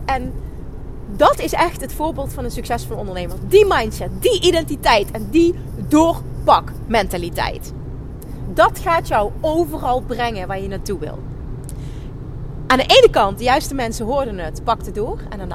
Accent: Limburg, Netherlands; accent: Limburg; Oh, ik weet het, komt er heel lelijk uit op mijn Limmers accent.

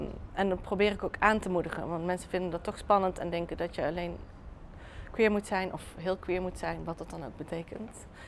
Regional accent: North Brabant, Netherlands; ook voor mij als Brabander is het heel speciaal om te zien dat alles water is. Ik kom toch echt van een landklimaat.

